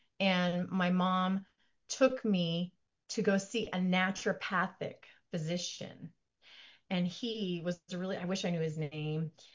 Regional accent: Hawaii, United States; So I grew up in Hawaii, which is very part of who I am.

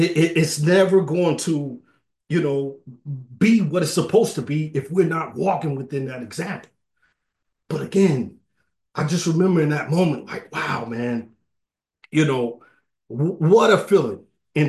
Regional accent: Kentucky, United States; growing up in Kentucky, that rivalry between the University of Louisville and the University of Kentucky, it's marrow deep

